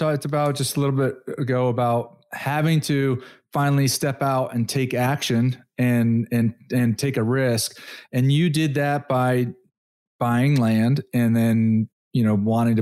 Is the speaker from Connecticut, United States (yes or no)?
yes; Brookfield, Connecticut, United States; what town? Because I grew up in Brookfield.